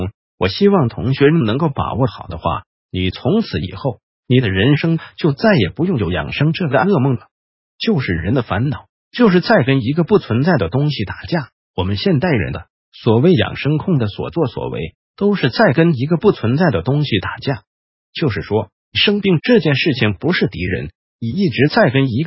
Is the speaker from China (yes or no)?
no; Taiwan; 但是就是因为一个慈济，我们台湾已经变成全世界大肠癌第一高的地方了